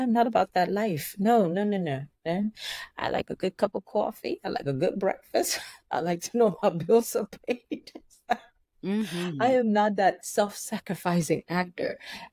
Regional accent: Nigeria; African. I'm Nigerian. I have a 9 to 5.

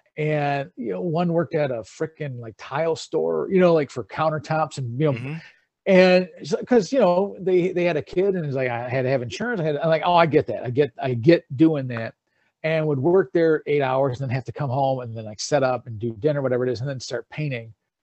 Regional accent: Detroit, Michigan, United States; because they found out I was from Detroit.

